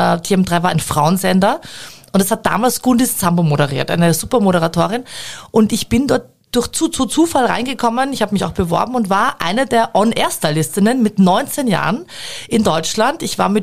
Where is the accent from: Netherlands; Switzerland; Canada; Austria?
Austria; Burgersdorf; also born or lived in Vienna; Ich bin in Burgersdorf geboren und aufgewachsen, also in Wien geboren, aber ich bin in Burgersdorf aufgewachsen und habe dort gelebt, bis ich 19 war, mit meinen Eltern, total spießig